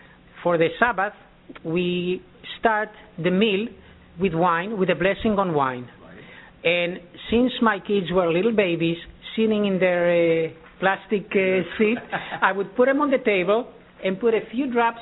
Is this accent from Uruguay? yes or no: yes; Uruguay; moved away; one of the things that I grew up with in Uruguay, in South America, we always had lunch as a family.